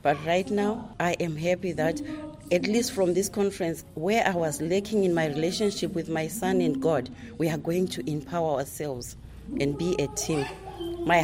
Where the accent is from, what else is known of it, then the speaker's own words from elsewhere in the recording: Mabvuku, Harare, Zimbabwe; English is a second language; I'm from Zimbabwe, Harare, Masasa Park. I grew up in Mavuku.